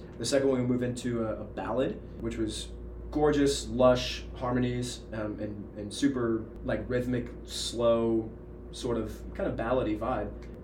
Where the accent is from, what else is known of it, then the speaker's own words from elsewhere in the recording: St. Charles, Missouri, United States; especially because I'm from the St. Charles area, which is where Lindenwood's at.